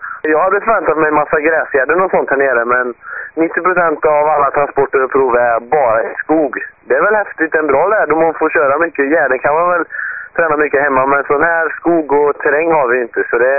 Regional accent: Sweden; Nej, vi är väl fyra svenskar till i min klass, och ungefär 30 totalt. Så det är mycket svenskar här.

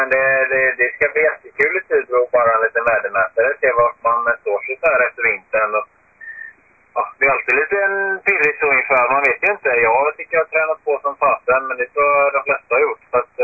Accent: Gothenburg, Västra Götaland County, Sweden; där har vi sten och börk, precis som hemma i Göteborg

